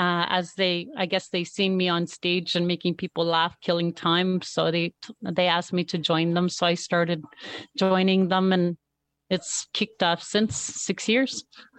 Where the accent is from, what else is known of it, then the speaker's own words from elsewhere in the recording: Coral Harbour, Nunavut, Canada; now in Iqaluit, Canada; I'm from Iqaluit right now. I've been living here for about 7 years, born and raised in Cor Harbour, but lived all over Nunavut. Here in Iqaluit, last 7 years.